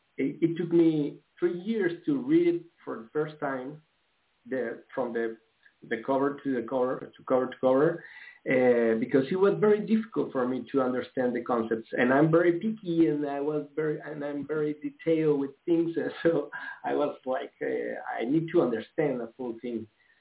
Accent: Colombia; I'm from Colombia, and I started to search for the truth. I'm from a Catholic family

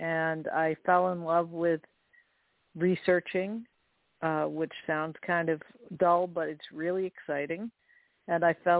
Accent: Utica, New York, United States; Well, I grew up in Utica, New York, and never knew that there was any Underground Railroad activity or abolition struggle there.

